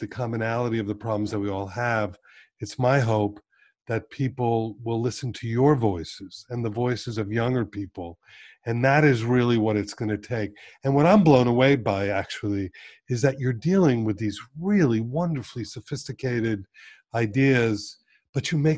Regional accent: Miami Beach, Florida, United States; You know, I grew up on Miami Beach, and, you know, Muhammad Ali won his fight on Miami Beach

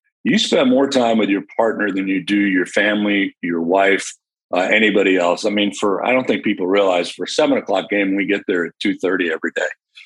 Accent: Melrose, Massachusetts, United States; born there; I was born in Boston, at Melrose, Mass, outside of Boston. I went to Northeastern University.

